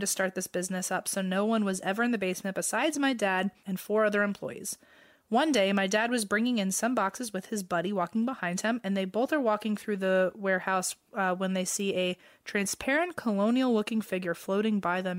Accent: Quad Cities, United States; I grew up in the Quad Cities. So two cities in Illinois and two cities in Iowa.

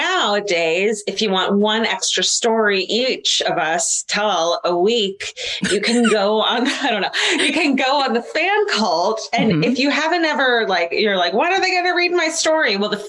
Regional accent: Concord, California, United States; I grew up in the Bay Area, Concord, and was fascinated by the candlelit vigils and community searches for this beautiful mother-to-be.

